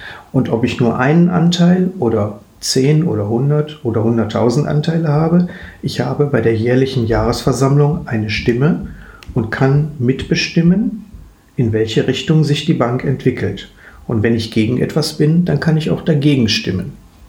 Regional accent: Duisburg, North Rhine-Westphalia, Germany; born there; Dazu muss ich mich jetzt erstmal als Nicht-Bochumer, sondern als gebürtiger Duisburger, der tatsächlich nur seine 8-9 Arbeitsstunden am Tag in Bochum verbringt, outen.

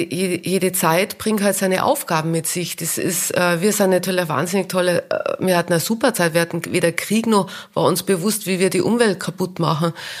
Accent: Tyrol, Austria; now in Berlin, Germany; Und bei uns in Tirol, in der Volksschule, die sprechen alle Dialekt, alle. Wir haben ganz andere Wörter. Und letztendlich, als ich dann nach Berlin zum Beispiel ins Theater oder so, die haben mich alle nicht verstanden.

